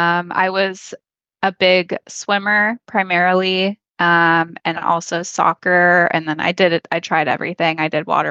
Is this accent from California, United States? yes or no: yes; Walnut Creek, California, United States; also born or lived in Pleasant Hill; So I grew up in the East Bay area, specifically Walnut Creek. I actually was born in Pleasant Hill and lived there till I was about 10, which is just a neighboring town.